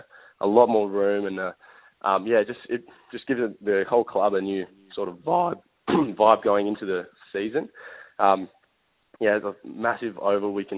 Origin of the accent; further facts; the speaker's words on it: Perth, Western Australia, Australia; I'm from Perth